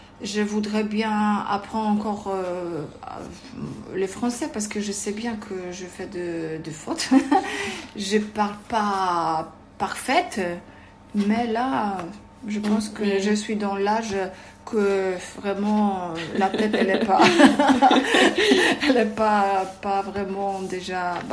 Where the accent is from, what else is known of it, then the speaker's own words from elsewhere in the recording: Poland; French is a second language; now in France; Je suis polonaise en France depuis 20 ans.